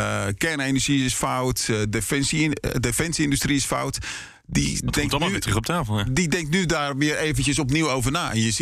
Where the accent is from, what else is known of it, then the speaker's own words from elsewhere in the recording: South Holland, Netherlands; Het leuke is, ik kom uit het Westland.